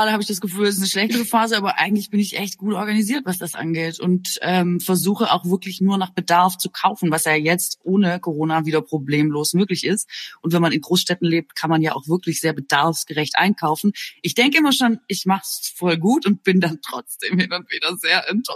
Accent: Baden-Württemberg, Germany; als Schwäbin

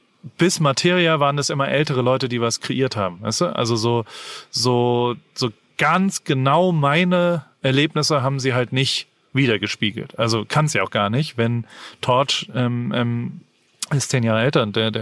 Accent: Heidelberg, Baden-Württemberg, Germany; das war Luftlinie 180 Meter weg von mir, wo ich gewohnt habe, wo ich aufgewachsen bin.

